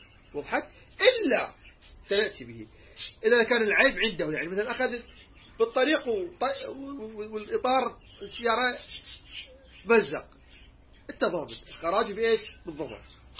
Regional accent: Iraq; عندنا في العراق

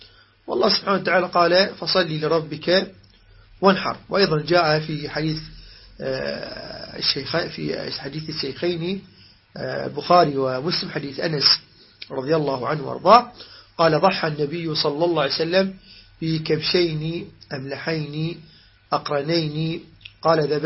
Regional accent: Iraq; ولحم الغنم عندنا في العراق مفضل على المعز ويسمى بالسخلة. والسخلة نسميها صخلة بالعراق

